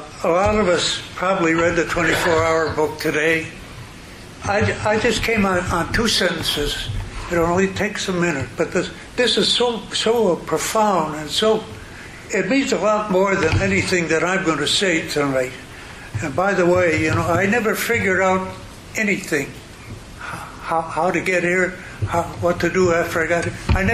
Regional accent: Ohio, United States; he recognized my serial number that I was from Ohio.

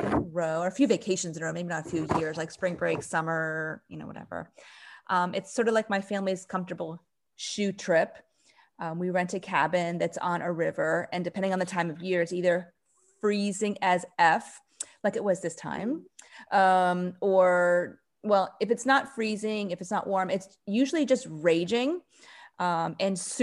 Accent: Florida, United States; I'm from Florida. Like, of course I could deal with that.

